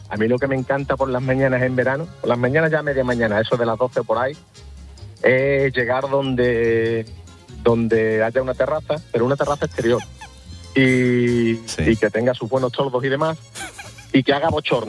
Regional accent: Mairena del Alcor, Andalusia, Spain; Pues mira, concretamente ahora mismo estoy en mi pueblo, estoy en Mairena del Alcor.

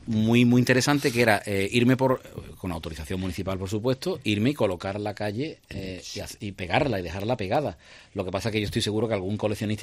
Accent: Seville, Andalusia, Spain; Yo siempre he dicho que soy tan sevillano

